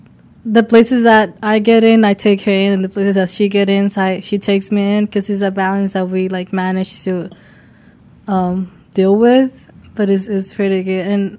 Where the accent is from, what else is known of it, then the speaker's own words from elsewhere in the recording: Dominican Republic; So we come from the Dominican Republic.